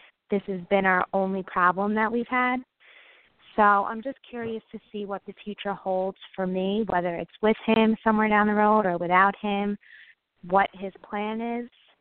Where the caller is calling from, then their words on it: New York, United States; I'm calling from New York, Long Island.